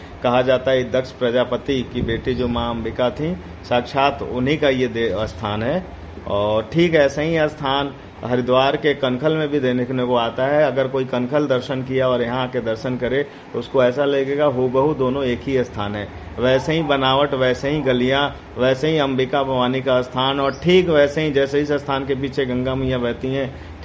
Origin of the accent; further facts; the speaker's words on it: Gorakhpur, Uttar Pradesh, India; और मैं गोरखपुर का रहने वाला हूँ।